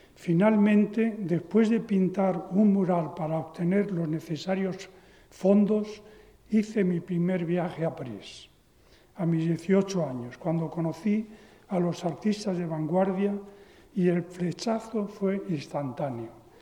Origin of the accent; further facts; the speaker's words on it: Toledo, Castilla-La Mancha, Spain; moved away; yo tuve la fortuna de nacer aquí en Toledo, pero la guerra civil obligó, como a tantas otras familias, a buscar acomodo en otros lugares. Mi familia finalmente buscaron el acomodo en Madrid y, bueno, ahí me llevaron a mí, claro.